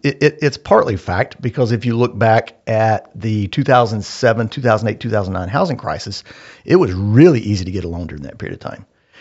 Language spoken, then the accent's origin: English; Asheville, North Carolina, United States; I grew up in Asheville, North Carolina.